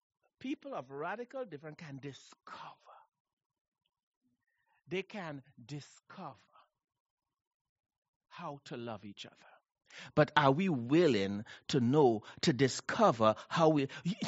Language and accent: English; Trinidad & Tobago; I come from Trinidad.